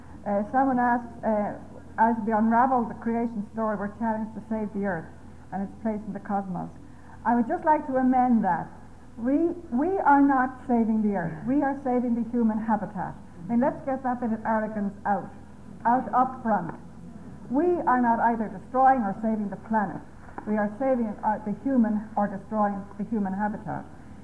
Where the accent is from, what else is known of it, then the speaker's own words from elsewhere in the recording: Ireland; accent: Irish; Sorry about my Irish accent. I know I have great problems with this in England, really.